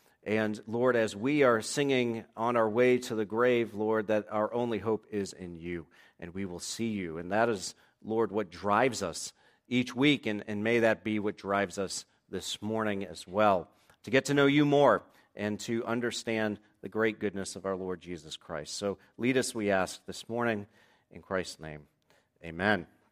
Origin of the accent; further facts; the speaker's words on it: New England, United States; accent: New England; I've noticed that my New England accent has started to creep back, so I have to work hard.